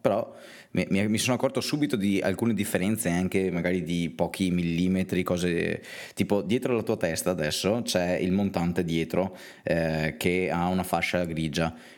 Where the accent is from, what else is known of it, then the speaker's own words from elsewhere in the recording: Naples, Campania, Italy; io sono di Napoli, però, cioè, cosa devo fare?